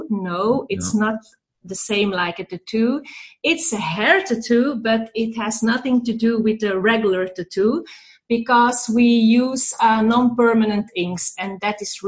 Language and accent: English; Belgium; I'm from Belgium, and I live in a small country between Antwerp and Brussels.